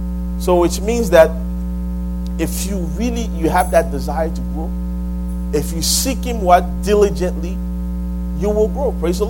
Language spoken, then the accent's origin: English; Haiti; English is a second language; Now, I mean, I grew up in Haiti